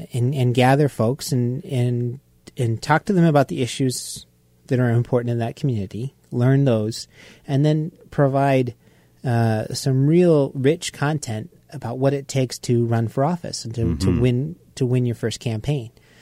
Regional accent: Des Moines, Iowa, United States; born there; I was born here in Des Moines, so I kind of defied the trend, one of the few Des Moines or Iowa guys that goes to Grinnell

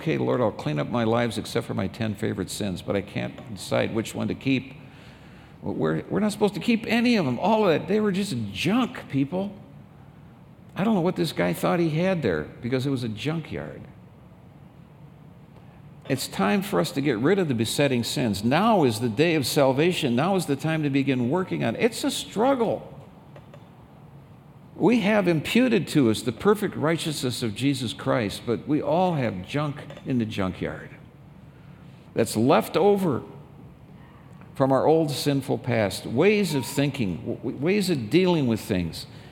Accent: Minnesota, United States; also born or lived in Michigan; I lived for 15 long years in Michigan. And I grew up in Minnesota.

